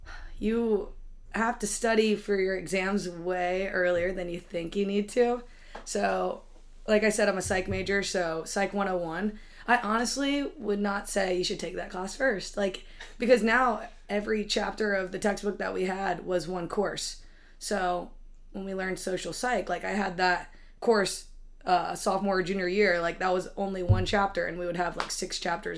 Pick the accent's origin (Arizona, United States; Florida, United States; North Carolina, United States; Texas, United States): North Carolina, United States; Raleigh; I'm from Raleigh, North Carolina, so about 20 minutes from here, local girl.